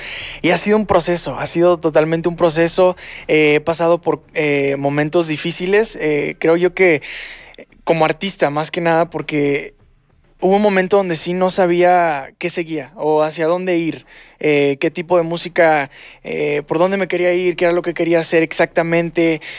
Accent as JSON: {"language": "Spanish", "town": "Los Angeles", "region": "California", "country": "United States", "tie": "born there", "said": "Yo nací en Los Ángeles, en la ciudad de Los Ángeles, porque ahí vivían mis papás al trabajo"}